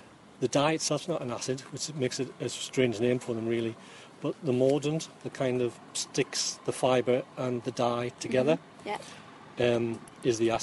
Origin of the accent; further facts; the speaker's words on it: Newcastle, North East England, United Kingdom; from Newcastle.